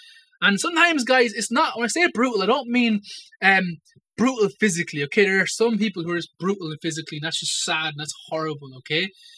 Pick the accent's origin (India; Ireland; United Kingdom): Ireland; especially us as Irish people. We detest prideful people, arrogant people.